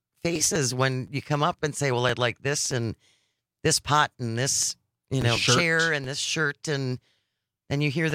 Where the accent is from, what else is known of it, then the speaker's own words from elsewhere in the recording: Hartford, United States; For myself, I grew up in Hartford, small town.